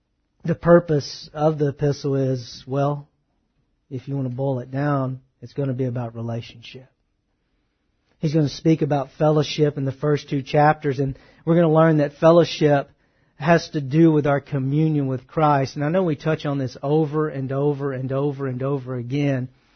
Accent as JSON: {"language": "English", "region": "the South", "country": "United States", "tie": "born or raised there", "said": "See, growing up in the South, I understood some type of religiosity being in the Bible Belt."}